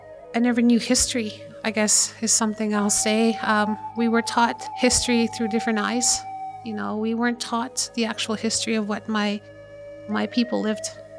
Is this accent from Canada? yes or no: yes; Manitoba, Canada; I'm from the Little Saskatchewan First Nation. It's a small community here in Manitoba. A lot of people tend to think it's in Saskatchewan. It's not.